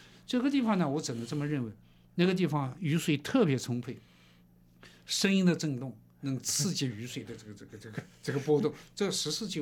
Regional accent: China

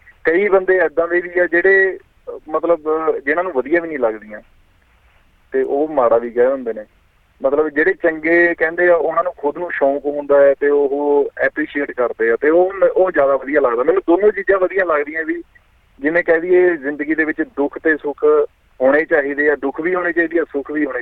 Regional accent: Patiala, Punjab, India; also born or lived in Auckland; now in Whangarei, New Zealand; ਮੈਂ ਜੀ ਸ਼ਹਿਰ ਪਟਿਆਲੇ ਤੋਂ ਬਿਲੋਂਗ ਕਰਦਾ ਜੀ, ਅਤੇ ਹੁਣ ਮੈਂ ਨਿਊਜ਼ੀਲੈਂਡ ਰਹਿ ਰਿਹਾ ਜੀ, ਪਹਿਲਾਂ ਮੈਂ ਆਕਲੈਂਡ ਰਿਹਾ, ਹੁਣ ਮੈਂ ਫੰਗਾਰਾਈ ਸਾਈਡ ਰਹਿੰਦਾ ਜੀ।

